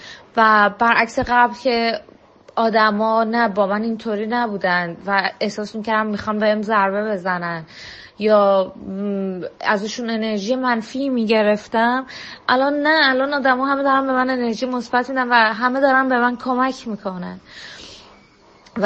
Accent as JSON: {"language": "Persian", "country": "Iran", "moved": "yes", "said": "گفته بودم که من از ایران اومدم بیرون و هر چقدر که اومدم و فکرم از ایران میام بیرون میتونم زندگی بهتر اینجا داشته باشم، ولی نتونستم"}